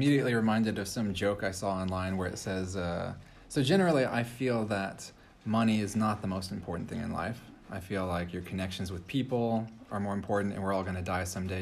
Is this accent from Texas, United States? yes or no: yes; Texas, United States; I'm from Texas in the U.S. and working on a small YouTube channel about magic.